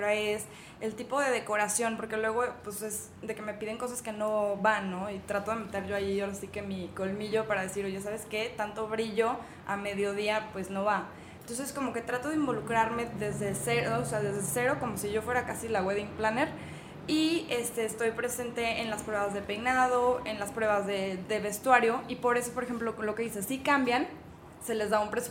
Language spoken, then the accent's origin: Spanish; San Luis Potosí, Mexico; soy de aquí de San Luis Potosí.